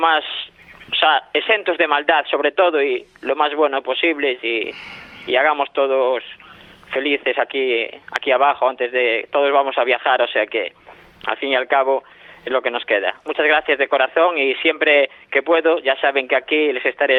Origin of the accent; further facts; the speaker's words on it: Galicia, Spain; born there; yo soy gallego de nacimiento, pero mucha gente sabe que y me bautizó en su momento como un gallego portuense